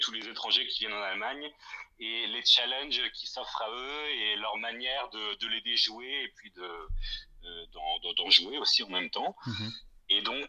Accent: Bois-Guillaume, Normandy, France; moved away as an adult; now in Germany; je suis originaire de Bois-Guillaume, qui est une petite ville à côté de Rouen, en Normandie. J'y suis né, j'ai grandi là-bas, j'ai donc passé mon bac là-bas, et ensuite j'ai décidé de faire le grand saut et de venir faire mes études en Allemagne.

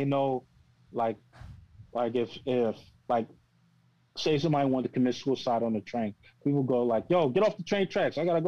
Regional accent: New York, United States; that's like the instincts you pick up as a New Yorker.

